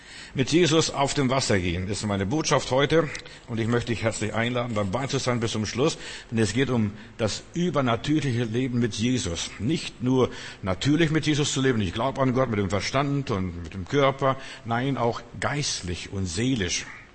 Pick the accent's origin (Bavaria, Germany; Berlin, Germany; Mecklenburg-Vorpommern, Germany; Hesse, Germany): Bavaria, Germany; ich bin in Bayern groß geworden zum Teil